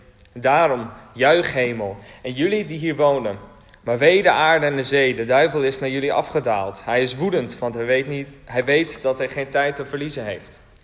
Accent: Kollumerzwaag, Friesland, Netherlands; Ik kom zelf oorspronkelijk uit Friesland. Uit Kolmerswaag. Nee, niet heel bekend.

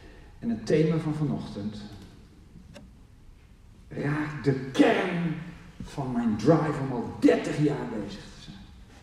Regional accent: Geesbrug, Drenthe, Netherlands; Ik kom uit Geesbrug.

